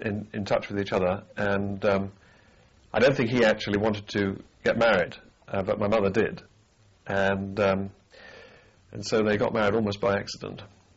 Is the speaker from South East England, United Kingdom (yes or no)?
yes; Wye, South East England, United Kingdom; born there; I was born in Wye, near Ashford in Kent, 1st of August 1944, apparently with doodle bugs going overhead.